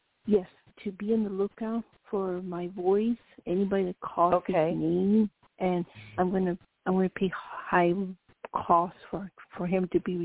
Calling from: Seattle, Washington, United States; from Seattle.

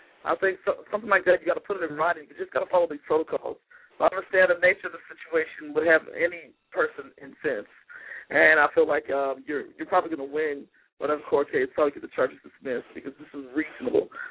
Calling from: Austin, Texas, United States

